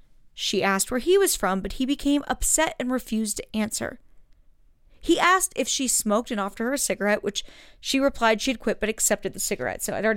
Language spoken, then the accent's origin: English; Pacific Northwest, United States; And I'm from the Pacific Northwest, but Tacoma's—